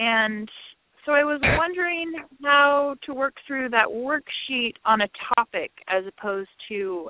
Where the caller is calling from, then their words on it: Sacramento, California, United States; I'm in California, Sacramento, California.